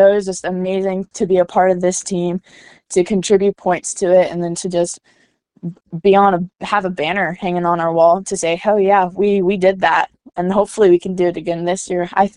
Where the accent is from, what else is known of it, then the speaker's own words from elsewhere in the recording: Kansas, United States; I was from Kansas.